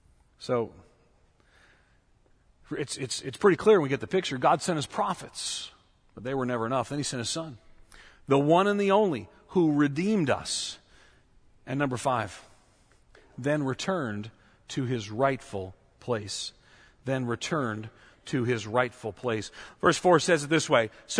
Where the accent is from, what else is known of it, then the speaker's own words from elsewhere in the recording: Long Island, New York, United States; You know, I was born and reared outside of New York City. I've mentioned before in Long Island.